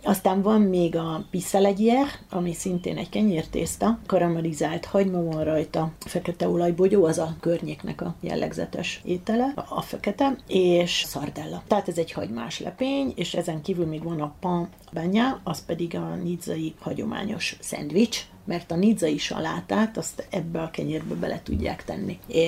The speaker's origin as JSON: {"language": "Hungarian", "country": "Hungary", "said": "ami nekem nagyon érdekes volt magyarként"}